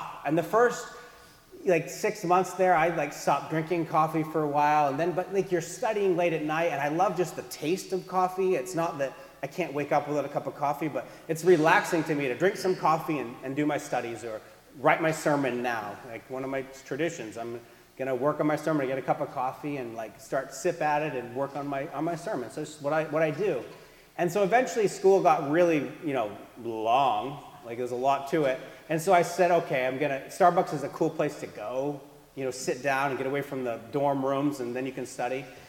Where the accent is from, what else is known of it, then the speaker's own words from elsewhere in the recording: Maine, United States; also born or lived in Virginia / California; So I grew up in Maine, and then I moved to Virginia and then California for school. And being a Mainer my whole life, I was a huge Dunkin' Donuts fan.